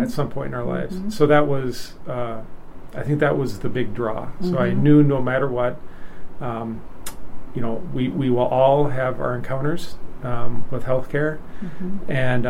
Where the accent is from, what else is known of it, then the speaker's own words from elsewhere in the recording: West Fargo, North Dakota, United States; also born or lived in Bemidji, Minnesota; Yeah, well, I'm from the area, so I grew up in West Fargo, North Dakota, graduated from the high school there.